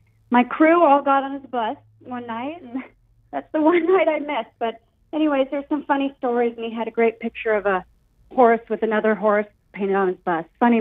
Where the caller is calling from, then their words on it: Lincoln, Nebraska, United States; Yes, I'm calling from Lincoln, Nebraska, and I'm headed to Hot Yoga right now.